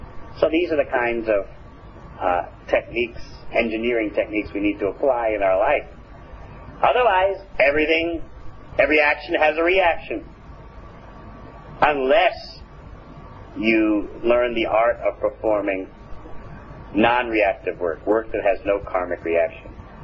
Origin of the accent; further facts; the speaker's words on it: New York City, New York, United States; moved away as an adult; now in New Zealand; I'm a refugee from New York City.